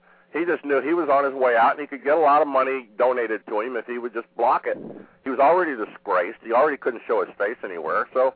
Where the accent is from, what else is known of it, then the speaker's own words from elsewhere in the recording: Charlottesville, Virginia, United States; I'm from Charlottesville, Virginia.